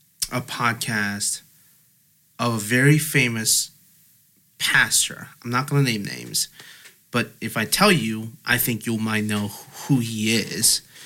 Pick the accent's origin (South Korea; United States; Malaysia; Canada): South Korea; English is a second language; when I was growing up in Korean elementary school system, principal would always say, brush your teeth.